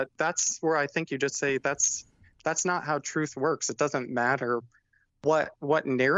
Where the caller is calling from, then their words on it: Cincinnati, Ohio, United States; from Ohio. Calling from Cincinnati.